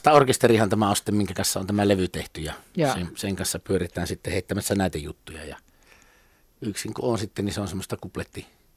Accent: Savonia, Finland; accent: Savo

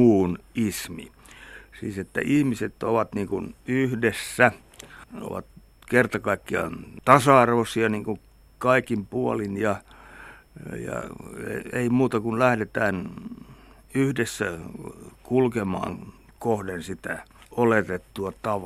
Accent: Russia; Finnish is a second language; Ja näin ei tule varsinkaan meillä Venäjällä tapahtumaan.

